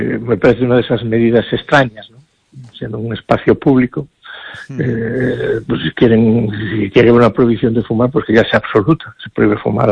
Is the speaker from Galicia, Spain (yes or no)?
yes; Santiago de Compostela, Galicia, Spain; yo nací en Santiago hace 57 años, en el barrio de Los Concheiros, y viví en República Argentina, viví en la calle de la Rosa. República Argentina sigue siendo el domicilio de mis padres.